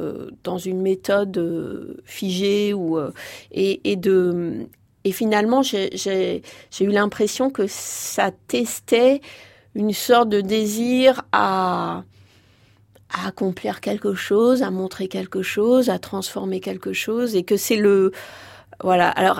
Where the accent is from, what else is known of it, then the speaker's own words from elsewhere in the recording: Grenoble, Auvergne-Rhône-Alpes, France; moi j'ai grandi à Grenoble et j'ai eu vraiment la chance d'une part de profiter d'une ville qui était elle-même un laboratoire politique, social.